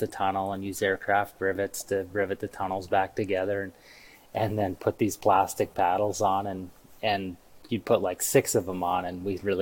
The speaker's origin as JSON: {"language": "English", "town": "Westlock", "region": "Alberta", "country": "Canada", "tie": "born or raised there", "said": "I grew up in a small little farm town north of Edmonton, about 40 minutes, a little place called Westlock. And my folks had a dealership there, a motorcycle dealership."}